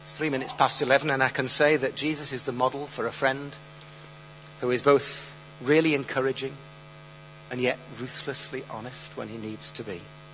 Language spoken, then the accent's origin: English; England, United Kingdom; Firstly, because we're British and we don't talk about ourselves.